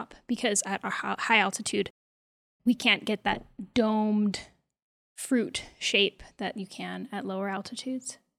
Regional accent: Nevada, United States; Like one of the pies, I'm from Nevada, and the Nevada pie is a all-you-can-eat buffet pie.

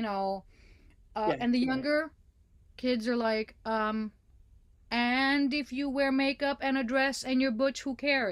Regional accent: Mexico; I mean, it was like, you know, being Mexican and, you know, not look

